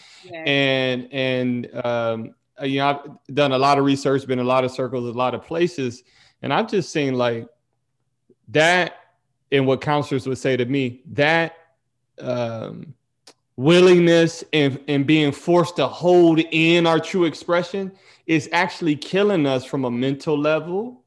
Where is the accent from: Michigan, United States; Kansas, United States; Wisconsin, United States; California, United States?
Michigan, United States; Detroit; I just talk about my journey growing up in Detroit, Michigan.